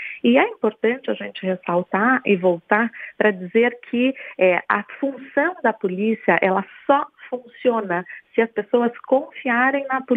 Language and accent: Portuguese; São Paulo, Brazil; now in Rio de Janeiro, Brazil; Eu que venho de São Paulo observando essa condição no Rio de Janeiro